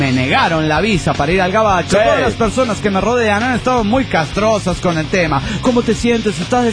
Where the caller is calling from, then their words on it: Arequipa, Peru; de Arequipa, Perú.